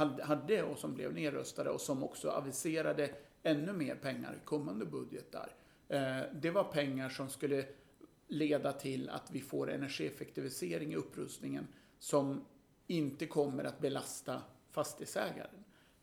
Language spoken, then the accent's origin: Swedish; Stockholm, Stockholm County, Sweden; Och jag är uppvuxen i Rinkeby. Så att för mig är betongen, har varit hemma väldigt mycket.